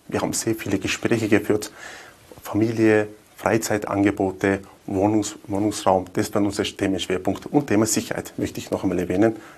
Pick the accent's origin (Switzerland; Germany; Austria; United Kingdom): Austria; Wörgl, Tyrol; Wörgl ist meine Heimatstadt. Also meine Frau, meine zwei Kinder, meine Eltern leben auch in Wörgl.